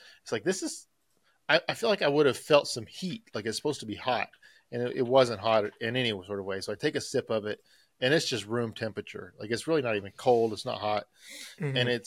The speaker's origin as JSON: {"language": "English", "town": "Canyon", "region": "Texas", "country": "United States", "said": "from Canyon, Texas. Man, Texas is just so good."}